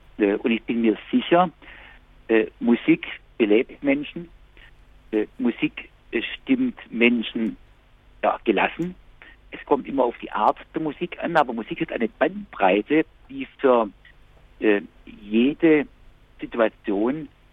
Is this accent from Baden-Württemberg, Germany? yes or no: yes; Baden-Württemberg, Germany; Ich bin in Stuttgart geboren, in Bitzingen aufgewachsen, war in Tübingen zum Studium